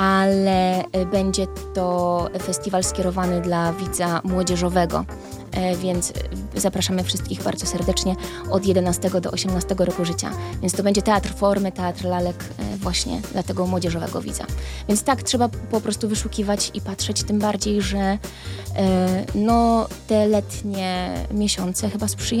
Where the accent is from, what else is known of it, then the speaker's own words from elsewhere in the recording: Poznań, Greater Poland Voivodeship, Poland; ja jestem z Poznania, pracuję w Teatrze Animacji w Poznaniu